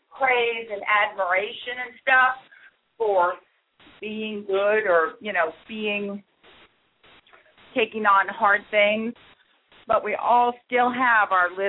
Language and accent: English; New Jersey, United States; Oh, okay. I'm from Bergen County.